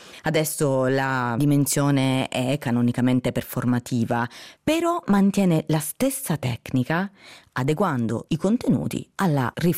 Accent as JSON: {"language": "Italian", "town": "Paternò", "region": "Sicily", "country": "Italy", "tie": "born there", "said": "cantautrice nell'ambito della World Music, sono nata a Paternò in provincia di Catania"}